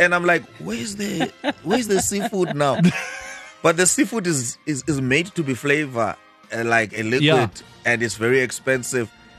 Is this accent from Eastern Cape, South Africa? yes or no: yes; East London, Eastern Cape, South Africa; also born or lived in Pretoria; now in Cape Town, South Africa; I'm from East London.